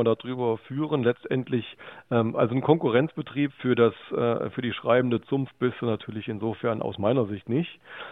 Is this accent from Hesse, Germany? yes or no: yes; Hesse, Germany; wir Nordhessen sehen das ganz anders.